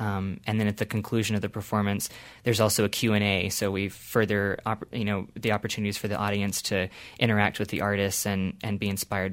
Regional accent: Asheville, North Carolina, United States; I would actually say I was from Charlotte because not a lot of people even knew where Asheville was.

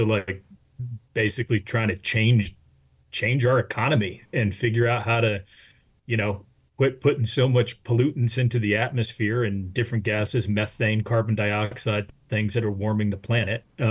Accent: Montana, United States; now in California, United States; Since I moved to California, I grew up in Montana, but I moved to California

